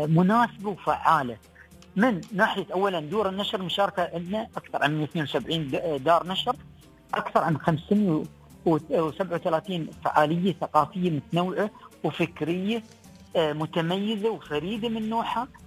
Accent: United Arab Emirates; عندنا في الامارات

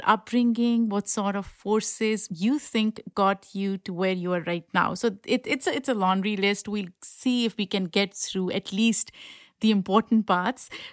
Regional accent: Pakistan; I grew up in Pakistan

